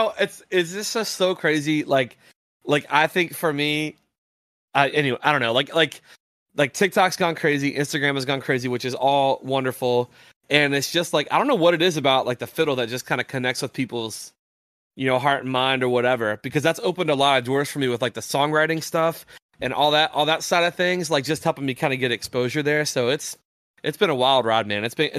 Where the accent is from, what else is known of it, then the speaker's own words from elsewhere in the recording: West Virginia, United States; And like, in at least the town I grew up in Southern West Virginia, if West Virginia was playing